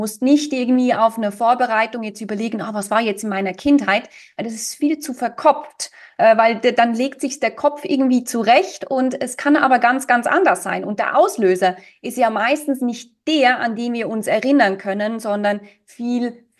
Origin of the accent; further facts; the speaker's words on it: Switzerland; Vielleicht habe ich es als Schweizerin so komisch betont